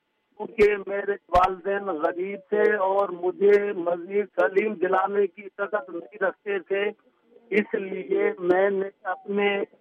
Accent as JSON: {"language": "Urdu", "region": "Sindh", "country": "Pakistan", "tie": "born or raised there", "said": "میں ضلع نواب شاہ کے چھوٹے سے گاؤں میں 1962 کو پیدا ہوا. مڈل کرنے کے بعد مجھے اپنے گاؤں سے 3 کلومیٹر دور دوسرے گاؤں میں میٹرک کرنے کے لیے آنا جانا پڑتا تھا."}